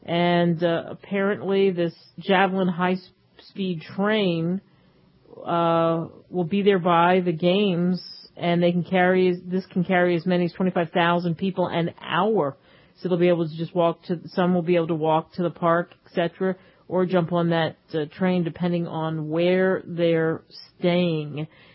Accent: Cherry Hill, New Jersey, United States; I like the diving, too, because I can remember barely, growing up in Cherry Hill

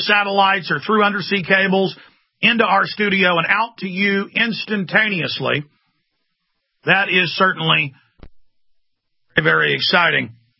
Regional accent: Texas, United States; Plus, I'm a Texan. I love Texas.

